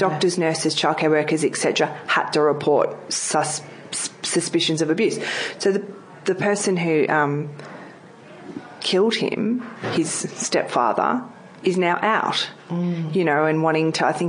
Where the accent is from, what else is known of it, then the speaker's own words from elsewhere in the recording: Ringwood, Victoria, Australia; Like I grew up in Ringwood.